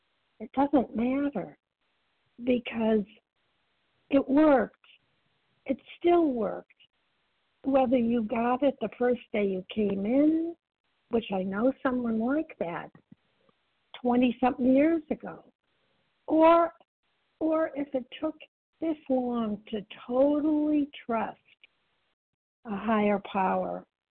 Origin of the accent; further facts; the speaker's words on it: Massachusetts, United States; thank you. Thank you, Amy. I'm from Massachusetts.